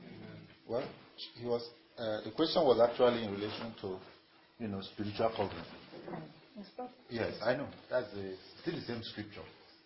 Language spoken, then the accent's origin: English; Nigeria; now in Kenya; when we come from Nigeria, you come here, you get that.